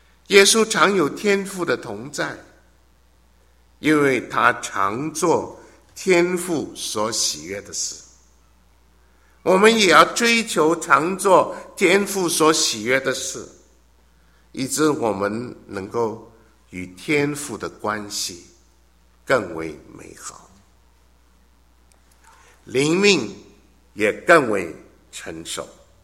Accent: China; 也就是我们中国人所说的什么很贴心，很贴心。

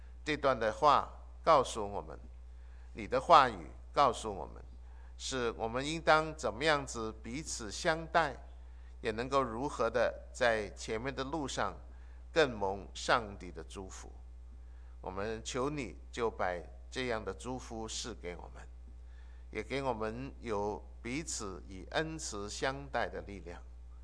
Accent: China; 可能我们中国人，我不知道你有没有那个是留意到是中国的那些的书法的作品

